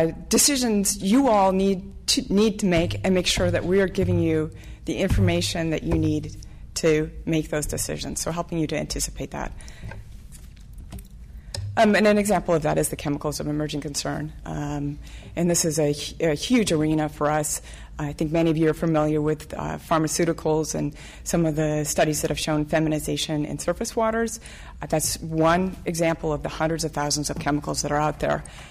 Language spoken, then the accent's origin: English; Midwest, United States; I'm from the Midwest. Hockey is about as close as you can get to a religion there.